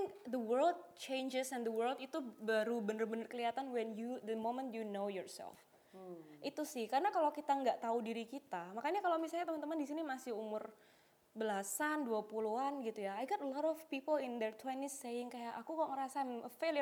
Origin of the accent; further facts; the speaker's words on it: Yogyakarta, Special Region of Yogyakarta, Indonesia; now in Jakarta, Indonesia; karena aku kan orang Jogja, Mbak Judit. Kita baru pindah Jakarta tuh mungkin 3 bulanan yang lalu lah gitu.